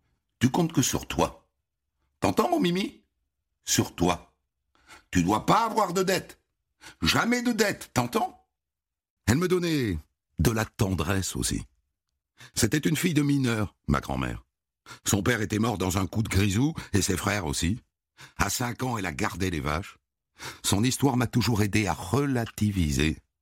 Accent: Amiens, Hauts-de-France, France; je ne suis pas né à Montmartre, je suis Picard. C'est pour ça qu'il y a des flamiches en entrée dans mes menus. Je suis né à deux pas de la gare d'Amiens, dans une maison en briques rouges, avec un petit jardin derrière. La maison de mes grands-parents.

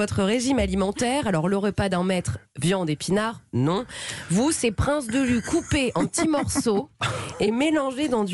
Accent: Hauts-de-France, France; accent: Ch'ti; moi, je suis ch'ti

